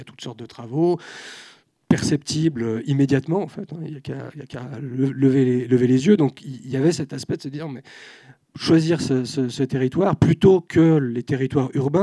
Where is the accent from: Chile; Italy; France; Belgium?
France; now in Geneva, Switzerland; je suis français d'origine, j'ai fait la naturalisation à Genève pour obtenir la citoyenneté genevoise et donc suisse.